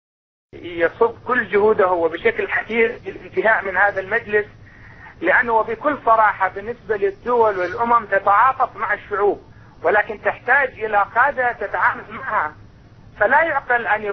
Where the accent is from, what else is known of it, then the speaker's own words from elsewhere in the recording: Deir ez-Zor, Deir ez-Zor Governorate, Syria; لا انا سوري من دير الزور اخي